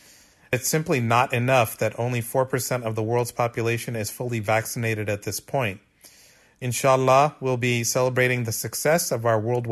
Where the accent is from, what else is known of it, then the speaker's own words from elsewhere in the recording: United States; moved away as an adult; now in Auckland, New Zealand; I'm an American expatriate who lives in Auckland, New Zealand.